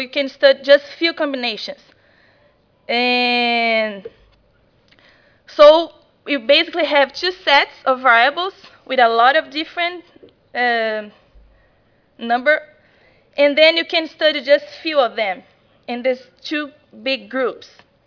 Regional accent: Brazil; now in United States; I'm from Brazil originally, but I'm studying at Ohio State right now.

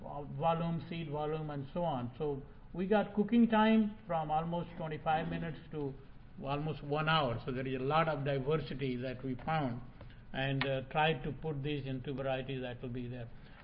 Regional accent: India; And I come from India, where we eat dal, and dal making is remove the seed coat and eat only the split.

